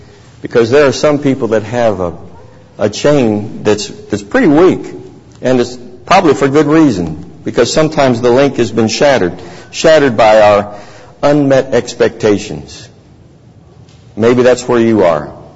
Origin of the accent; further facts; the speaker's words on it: Detroit, Michigan, United States; Said, it's not from Memphis. I grew up in Detroit. So we have chains. We know what chains are.